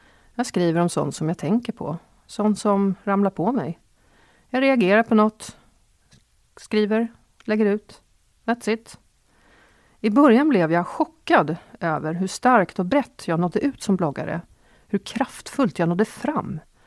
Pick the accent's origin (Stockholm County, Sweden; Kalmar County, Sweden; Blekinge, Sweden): Stockholm County, Sweden; Åkersberga; Jag var enda flickan i en syskonskara på 4 och jag växte upp i Åkersberga på 70-talet.